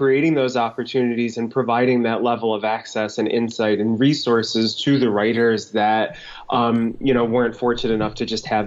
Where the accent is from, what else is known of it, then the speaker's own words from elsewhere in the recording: Midwest, United States; moved away as an adult; I grew up in the Midwest, and film industry was just this mythical thing way out on the West Coast. And pretty much as soon as I finished undergrad, packed up my stuff and moved out